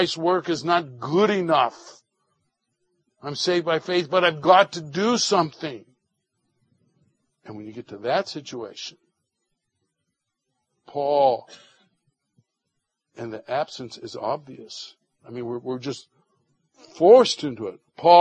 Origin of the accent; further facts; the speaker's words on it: California, United States; You all know that I'm from Southern California.